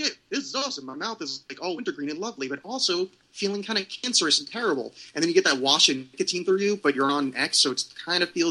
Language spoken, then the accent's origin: English; New Jersey, United States; I grew up right outside of Manhattan, so it's, you know, there's, you know, it's the suburbs as depicted on TV, and then the city as depicted on TV.